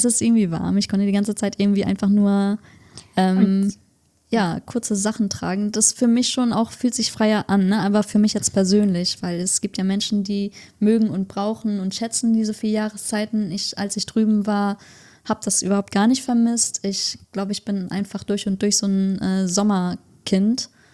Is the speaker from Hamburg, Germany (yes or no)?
yes; Hamburg, Germany; also born or lived in Indonesia; Ich bin Hamburger Dern, bin zum Großteil hier aufgewachsen, aber habe auch einen Teil meiner Kindheit in Indonesien verbracht, was mich sehr geprägt hat.